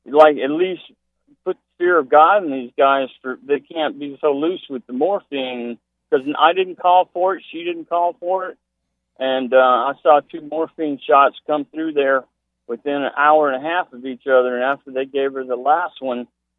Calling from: Key West, Florida, United States; I'm calling from Key West.

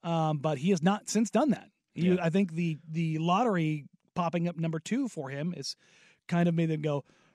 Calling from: Portland, Oregon, United States; And because I'm calling from Portland, they're like, he's like

